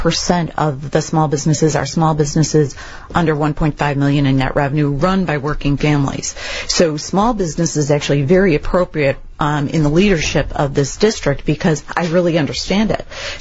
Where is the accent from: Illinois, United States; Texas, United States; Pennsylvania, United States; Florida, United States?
Illinois, United States; Palos; also born or lived in Beverly; I was born in Beverly, grew up in Palos, and I now live in Grange.